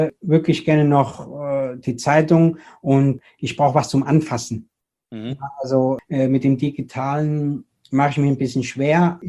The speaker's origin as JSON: {"language": "German", "region": "northern Spain", "country": "Spain", "lives_now": "Germany", "said": "um meine Stadt zu sehen, wo ich herkomme, aus dem Norden Spaniens."}